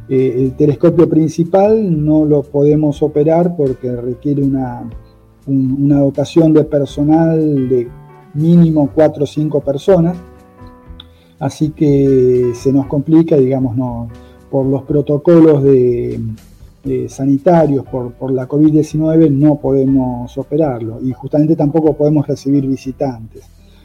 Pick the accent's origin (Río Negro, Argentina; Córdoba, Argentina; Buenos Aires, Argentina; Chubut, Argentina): Buenos Aires, Argentina; Yo soy de Buenos Aires originalmente, estudié en La Plata, que está cerca de Buenos Aires, o sea, en el este de Argentina, sobre el río, al nivel del mar.